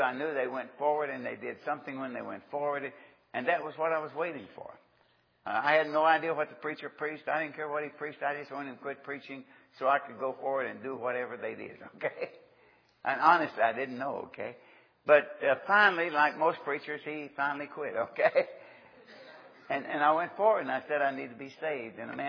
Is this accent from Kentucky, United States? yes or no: yes; Nortonville, Kentucky, United States; the farthest I'd ever been from my hometown was 90 miles. My family was very cultural. They took us to the opera, the Grand Ole Opry, okay? It was 90 miles from Nashville to Nortonville.